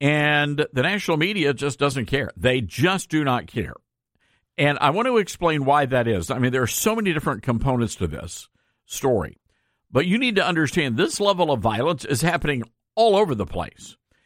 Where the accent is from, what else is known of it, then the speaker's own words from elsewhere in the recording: Memphis, Tennessee, United States; we talk a lot about Memphis on this show because it's my hometown, and this is the city where our show is actually based from.